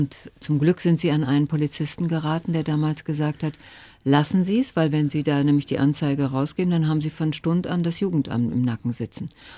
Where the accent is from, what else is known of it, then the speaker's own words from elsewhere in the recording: North Rhine-Westphalia, Germany; Und da, wo ich herkomme, aus dem Ruhrgebiet